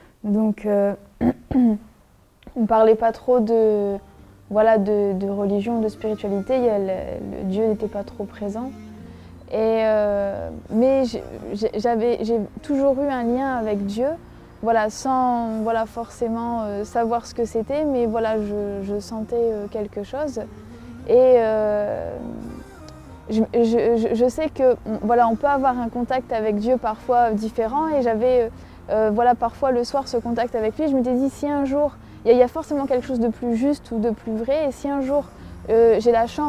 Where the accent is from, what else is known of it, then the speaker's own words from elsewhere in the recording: Lille, Hauts-de-France, France; j'ai 24 ans. Donc je suis française et je suis d'origine de Lille.